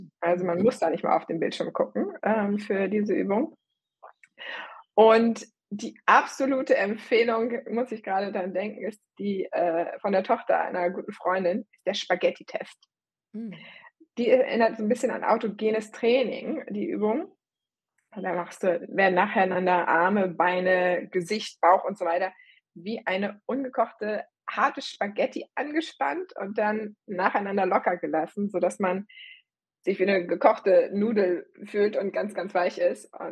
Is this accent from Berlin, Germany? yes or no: yes; Berlin, Germany; Ich bin ja in Berlin auch geboren und aufgewachsen.